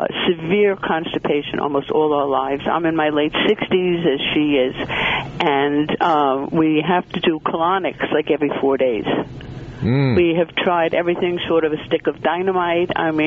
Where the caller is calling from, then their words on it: Bayside, New York, United States; I'm calling from Bayside, and I have a question.